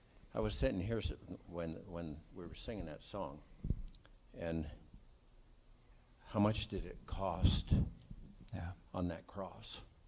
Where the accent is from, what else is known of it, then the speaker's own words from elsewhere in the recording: United States; I feel encouraged as an American.